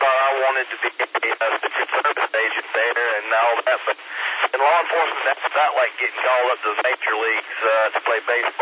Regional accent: Greenville, South Carolina, United States; also born or lived in Charleston, United States; I just moved back to Greenville. I grew up in Greenville and just spent about 20 years in Charleston

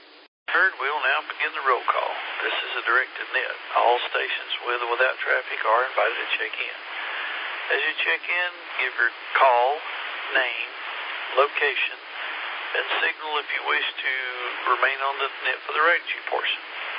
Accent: South Carolina, United States; I'm from South Carolina.

